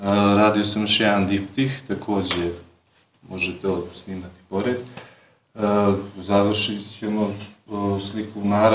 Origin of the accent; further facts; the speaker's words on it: Zubin Potok, Kosovo; Dolazim iz Zubinog potoka.